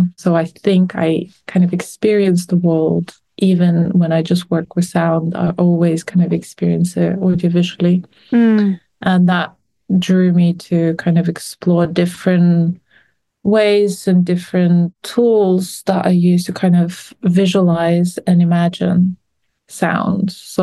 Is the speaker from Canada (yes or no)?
no; Lithuania; So just in the first years of independence of our country, I come from Lithuania.